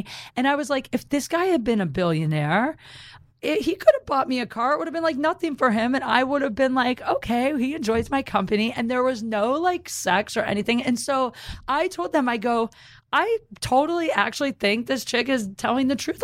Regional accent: Ohio, United States; I'm from Ohio.

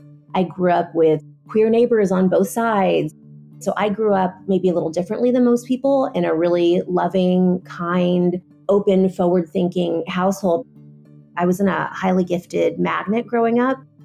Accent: San Fernando Valley, California, United States; I grew up in the San Fernando Valley. I was raised primarily by my father.

